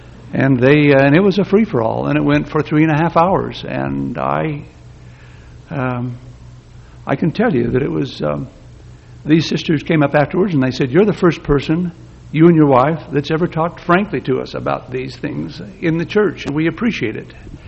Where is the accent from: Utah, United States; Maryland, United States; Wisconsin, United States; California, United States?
Utah, United States; born there; I was born in Leverican, Utah, which is part of the Tri-City Industrial Complex of southwestern Utah